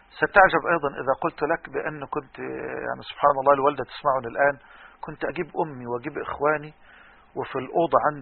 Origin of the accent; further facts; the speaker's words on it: Damo, Egypt; في الجامع الصغير اسمه جامع السادات في قريتنا دموه.